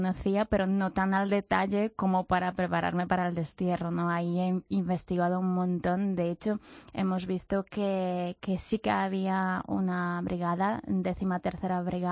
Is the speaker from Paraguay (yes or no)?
no; Poland; Spanish is a second language; now in Spain; Yo siendo polaca nunca he pasado tanto frío, sinceramente.